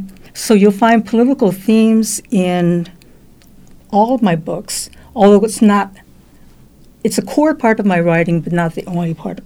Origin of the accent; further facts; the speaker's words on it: Pasadena, California, United States; I grew up in the Sierra Madre Pasadena area of LA in a white suburb, and this was in the 50s and 60s